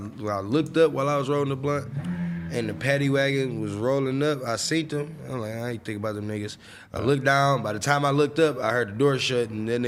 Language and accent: English; Detroit, Michigan, United States; The night I met him, I'm telling him I'm from Detroit.